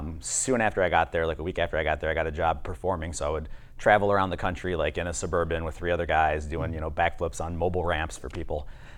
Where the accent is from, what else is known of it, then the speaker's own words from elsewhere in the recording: Wyandotte, Michigan, United States; I went to elementary school, and we're gonna end up probably talking about this a little bit more later, but at McKinley Elementary in Taft, and then I graduated high school from Roosevelt.